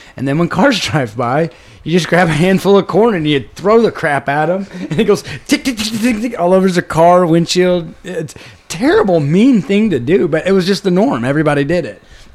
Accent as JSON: {"language": "English", "town": "Bloomfield", "country": "United States", "tie": "born or raised there", "said": "we grew up in Bloomfield, and basically it's all cornfields."}